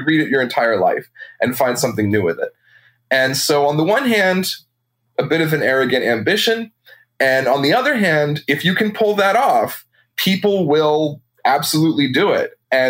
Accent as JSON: {"language": "English", "region": "New England", "country": "United States", "lives_now": "New Orleans, United States", "said": "So I live in New Orleans. I've been here for a couple of years. Absolutely love it. I'm originally from New England."}